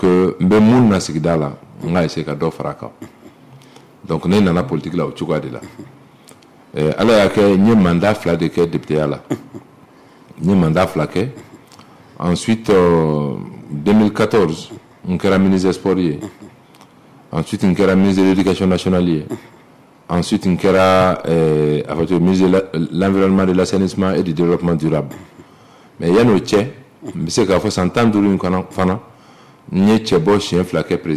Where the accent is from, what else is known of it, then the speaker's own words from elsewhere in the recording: Mopti, Mali; donc je suis originaire de la région de Mopti et voilà.